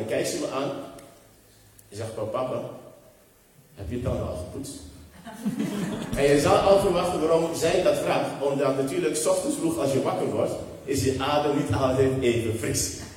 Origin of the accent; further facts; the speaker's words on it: Curaçao; now in Netherlands; ik ben geboren en getogen op Curaçao. En ik woon al best lang hier in Nederland.